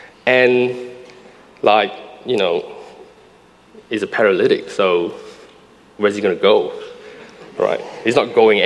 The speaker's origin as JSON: {"language": "English", "country": "Singapore", "tie": "born or raised there", "said": "And it was a guy from Singapore, my hometown."}